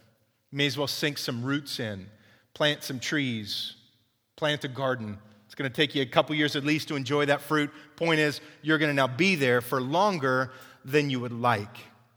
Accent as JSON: {"language": "English", "town": "Fresno", "region": "California", "country": "United States", "said": "But they go, hey man, where are you from? I go, I'm from Fresno. Fresno, at least it's not Bakersfield, right?"}